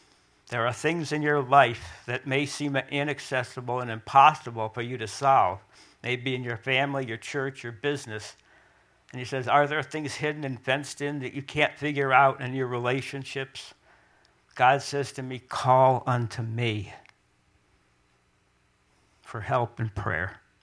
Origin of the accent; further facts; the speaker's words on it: Niskayuna, New York, United States; But I'm from Niskayuna. I'm a little nobody from Nowheresville, New York.